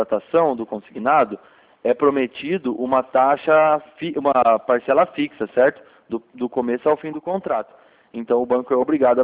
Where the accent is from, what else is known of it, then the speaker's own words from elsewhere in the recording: Limeira, São Paulo, Brazil; Eu sou de Limeira. Sou de Limeira aqui próximo.